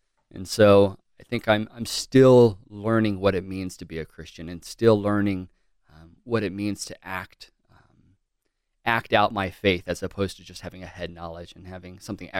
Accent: Fort Worth, Texas, United States; also born or lived in Dallas / Houston; I was born in Fort Worth, Texas, but was raised

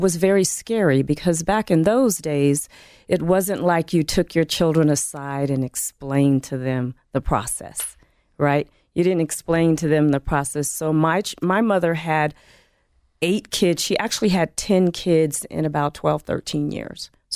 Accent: San Francisco, California, United States; also born or lived in San Bernardino; Well, yes, I'm from California. I was born in Southern California in San Bernardino at Norton Air Force Base, so I am an Army brat. And my teenage years were in San Francisco in the Bay Area.

